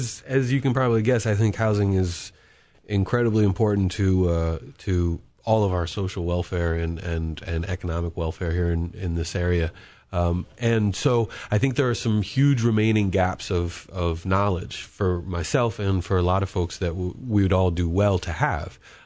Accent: Charlottesville, Virginia, United States; they were certainly there in the 90s when I was growing up in Charlottesville

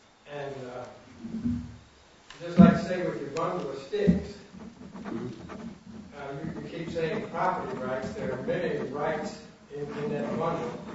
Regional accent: United States; I'm from Whitehall area in the county.

